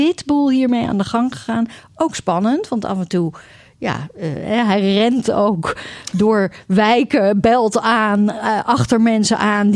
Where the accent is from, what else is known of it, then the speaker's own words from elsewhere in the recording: Netherlands; Ja, wij zijn Nederlanders en niet van suiker.